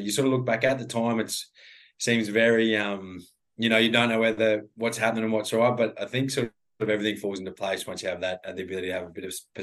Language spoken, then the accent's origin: English; Queensland, Australia; I grew up in Western Queensland. We have a farm out there, but you know, we're not farmers. We're cows and stuff on the farm growing up, but the family business is cutting timber.